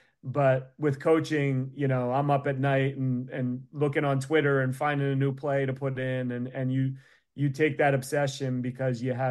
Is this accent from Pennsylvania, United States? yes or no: yes; Philadelphia, Pennsylvania, United States; Yeah, I'm from the Philly area, and I should love the Sixers